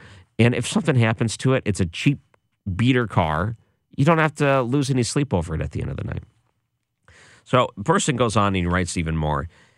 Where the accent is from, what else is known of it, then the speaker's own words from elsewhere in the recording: Detroit, Michigan, United States; But all those great memories I had growing up in Detroit, that was my home team, man.